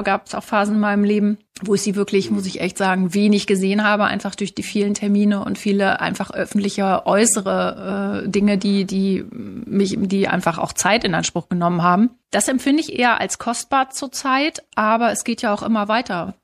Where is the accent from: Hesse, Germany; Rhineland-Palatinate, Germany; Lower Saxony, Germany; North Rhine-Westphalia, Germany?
Lower Saxony, Germany; Hanover; Ich bin in Hannover geboren. Ich bin tatsächlich eine Pflanze, die an der Leine groß geworden ist